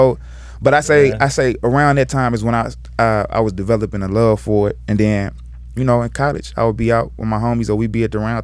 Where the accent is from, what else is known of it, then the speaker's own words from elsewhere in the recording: Little Rock, Arkansas, United States; I'm from Little Rock, Arkansas.